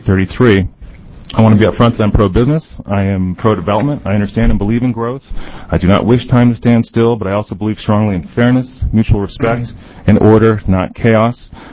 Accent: Dayton, Oregon, United States; I'm from Dayton, Oregon, and I oppose 833.

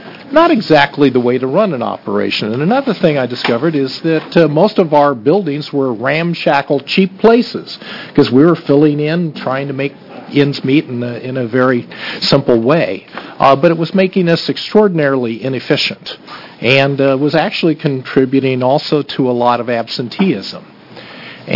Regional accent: Oregon City, Oregon, United States; from the Oregon City Canby area and was for the last 12 years Clackamas County Commissioner.

